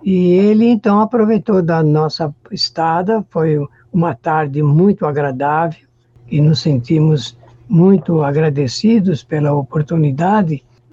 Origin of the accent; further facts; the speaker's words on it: São Paulo, Brazil; born there; Nasci em São Paulo em 1941 e estou no Movimento Espírita desde 1957.